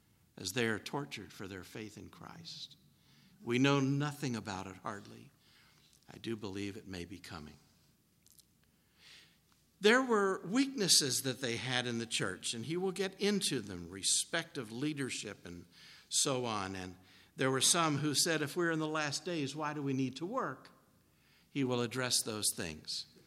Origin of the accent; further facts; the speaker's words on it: East Coast, United States; I don't live here. I'm from the East Coast.